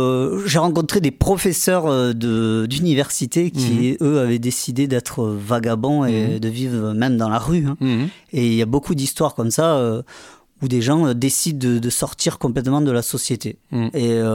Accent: Provence-Alpes-Côte d'Azur, France; Alors, moi, j'étais du Vaucluse.

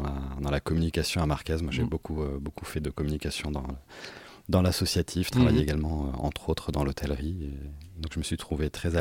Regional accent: Bordeaux, Nouvelle-Aquitaine, France; Moi, je suis d'une famille originaire des Landes avec des racines très ancrées ici. J'avoue, j'ai grandi à Bordeaux

